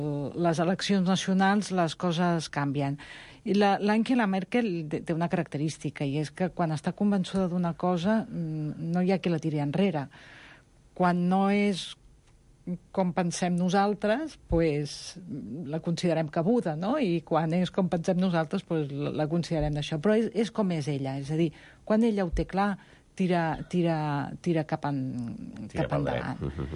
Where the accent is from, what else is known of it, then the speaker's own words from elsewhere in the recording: Vic, Catalonia, Spain; A veure, els que som de Vic, recordem